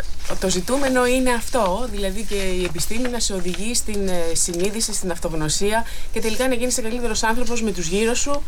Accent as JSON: {"language": "Greek", "town": "Corfu", "region": "Ionian Islands", "country": "Greece", "said": "Είμαι από την Κέρκυρα"}